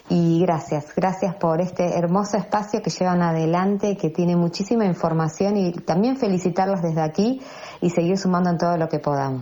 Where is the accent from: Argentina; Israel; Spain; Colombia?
Argentina; Isla Victoria, Neuquén; yo nací en la Isla Victoria, digamos, cuando vivíamos en Isla Victoria, mi papá era guardaparque.